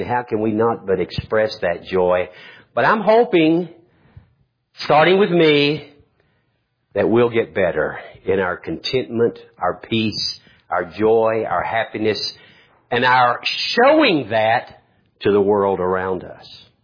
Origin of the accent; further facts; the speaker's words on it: Winston-Salem, North Carolina, United States; Not long ago, I was in Winston-Salem, my hometown, my home state of North Carolina.